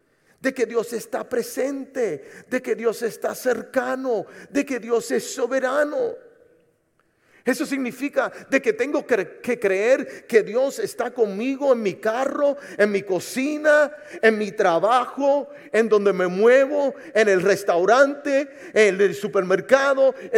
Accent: Puerto Rico; Pero entiendo que soy puertorriqueño, no somos tan grandes.

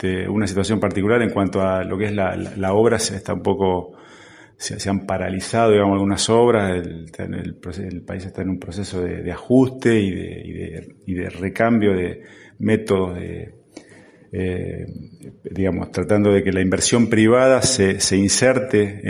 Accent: Argentina; now in Asunción, Paraguay; si soy argentino, vengo de hace más de un año que estoy acá en el país, y bueno, vine con mi familia, así que estoy instalado en Asunción

